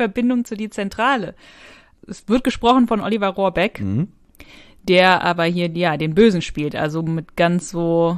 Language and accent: German; North Rhine-Westphalia, Germany; Ich komme ja aus Nordrhein-Westfalen, wie du weißt. Und das heißt, ich habe sehr viel Urlaub in Holland gemacht.